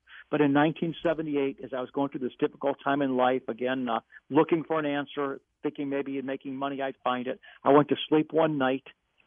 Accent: Beachwood, Ohio, United States; also born or lived in Cleveland; I was raised in Cleveland, Ohio. And in fact, the suburb that I was raised in Cleveland, Beechwood, Ohio, was listed as having the second highest concentration of Jews anywhere in the world outside of Israel.

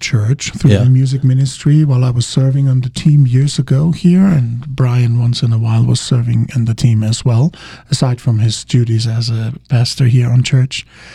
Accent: Germany; English is a second language; moved away; Well, I'm initially from Germany, born and raised there, and grew up there.

